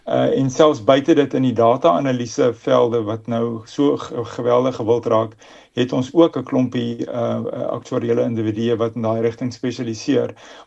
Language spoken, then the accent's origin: Afrikaans; Swellendam, Western Cape, South Africa; also born or lived in Johannesburg; ek het op die platteland groot geword my hele lewe. Ek is gebore in Johannesburg, maar nie baie lank daar gewoon nie. My ouers het gereis. Ons op Swellendam het ek 'n gedeelte van my laerskoolloopbaan voltooi